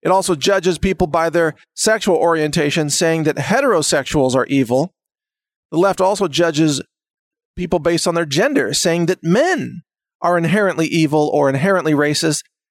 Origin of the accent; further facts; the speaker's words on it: United States; I mean, me in particular, for example, I'm Native American.